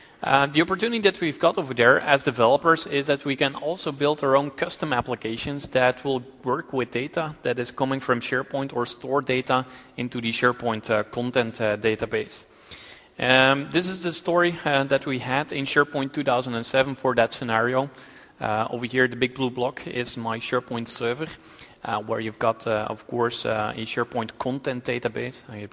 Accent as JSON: {"language": "English", "country": "Belgium", "second_language": "English", "said": "I'm from Belgium. I work at UTU over there, and we do some .NET and SharePoint training."}